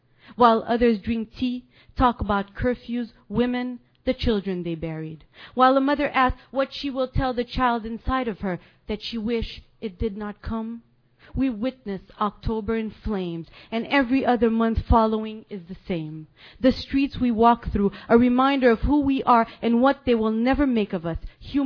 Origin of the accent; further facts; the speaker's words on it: Bethlehem, West Bank, Palestine; I go outside and I drive to my hometown, Bethlehem.